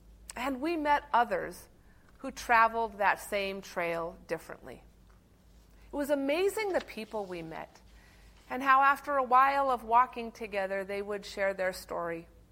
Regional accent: Idaho, United States; Now, I am from Idaho, and any amount of liquid coming out of the sky gives me pause. Because I've grown up where you can really get away with just never going out in the rain.

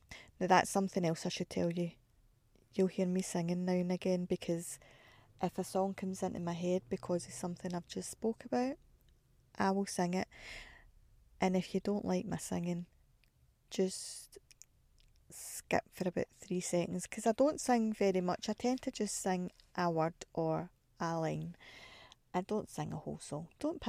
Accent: Glasgow, Scotland, United Kingdom; Well, as you can hear, I am from Glasgow, still live in Glasgow at the minute.

